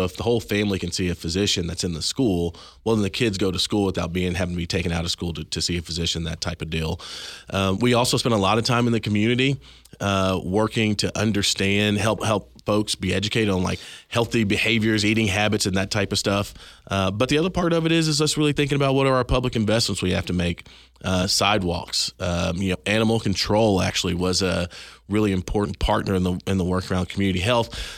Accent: Waco, Texas, United States; So no, I grew up in Central Texas.

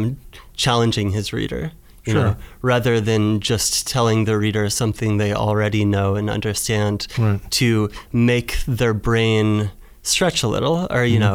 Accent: Port Townsend, Washington, United States; So I grew up in Washington State, so quite far away from here in a small town called Port Townsend, which is a very poetic town, I think.

